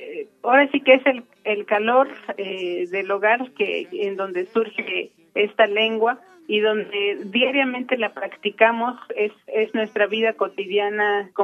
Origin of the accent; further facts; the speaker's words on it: Santo Tomás, Michoacán, Mexico; first language Purépecha; Spanish is a second language; soy originaria de la comunidad de Santo Tomás, municipio de Chinchota, y soy hablante de la lengua purépecha en el estado de Michoacán.